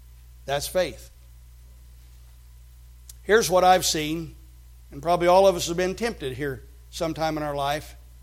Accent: Indiana, United States; I grew up in Indiana and I loved basketball.

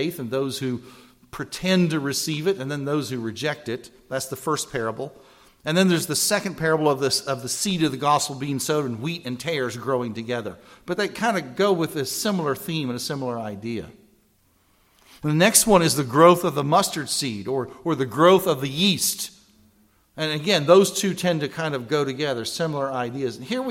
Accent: Missouri, United States; Growing up in Missouri, we all wanted to find Jesse James' cave because we just were persuaded there had to be bank money hidden inside there.

